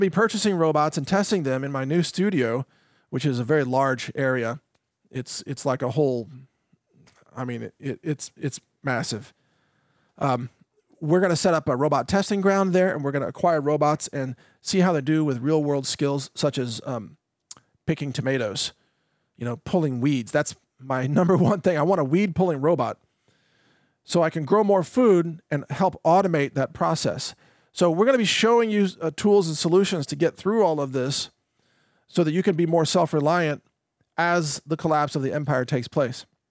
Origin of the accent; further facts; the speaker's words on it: United States; I will always remember that, you know, I'm American at heart. I've got the American spirit.